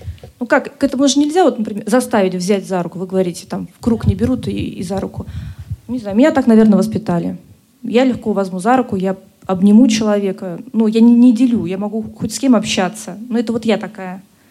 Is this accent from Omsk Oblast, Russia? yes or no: yes; Omsk Oblast, Russia; Я знаю несколько школ в Омске и в районах, в том числе в Тарском районе, откуда я родом.